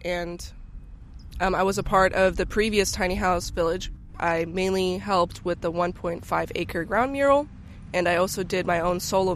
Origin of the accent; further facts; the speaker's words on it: Berkeley, California, United States; now in Richmond, United States; Yeah, I lived most of my life in Berkeley, but for the past few years, I lived in Richmond and then El Sobrante. Going to be moving to Oakland soon.